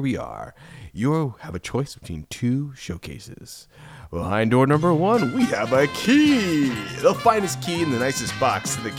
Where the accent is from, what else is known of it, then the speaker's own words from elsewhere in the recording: Connecticut, United States; now in Seattle, United States; So I grew up in Connecticut.